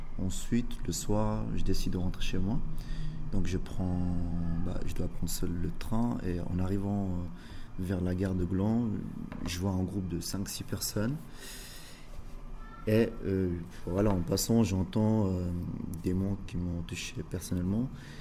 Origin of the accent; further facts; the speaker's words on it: Eritrea; moved away; en sachant que je viens d'Érythrée, un pays assez compliqué. Et je viens ici pour trouver la paix et vivre en liberté, justement.